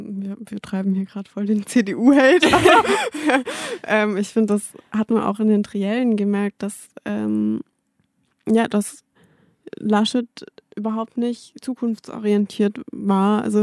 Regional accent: Stuttgart, Baden-Württemberg, Germany; Und ich komme ja aus Stuttgart

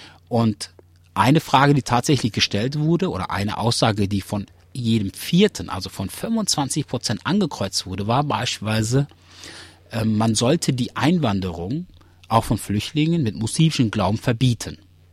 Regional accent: Germany; born there; Ja, auch ich bin Deutschland. Du musst mich nicht fragen, wo ich herkomme. weil ich bin hier geboren.

